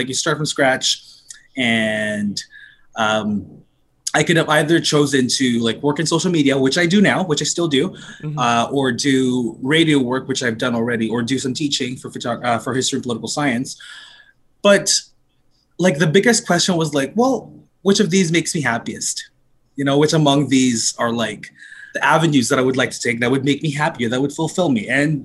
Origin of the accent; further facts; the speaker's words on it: Philippines; I don't want to be like a part of something just because I'm Filipino or because I'm black or because I'm queer.